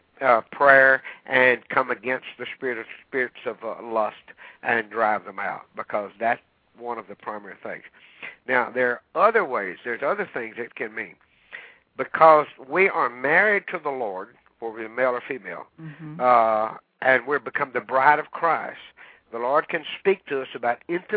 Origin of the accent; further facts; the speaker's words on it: Louisiana, United States; We're from Louisiana, and very common for the Cajun people.